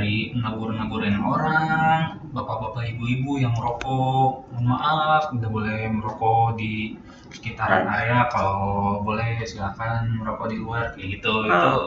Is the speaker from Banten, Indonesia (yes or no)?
yes; South Tangerang, Banten, Indonesia; gue kan dari Tangsel